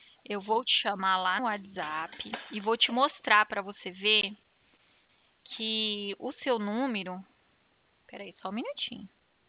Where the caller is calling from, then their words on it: Presidente Prudente, São Paulo, Brazil; Eu falo aqui de Presidente Prudente.